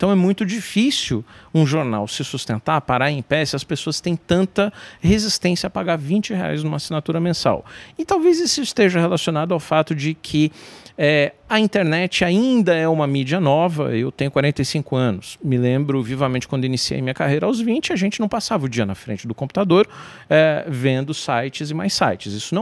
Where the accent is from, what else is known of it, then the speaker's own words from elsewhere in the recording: São Paulo, Brazil; now in Brasília, Brazil; hoje eu moro em Brasília, mas sou de São Paulo, estudei em São Paulo, estudei aqui na Avenida Paulista, e me lembro muito quando eu era jovem ali, 17, 18 anos, eu estudava na Avenida Paulista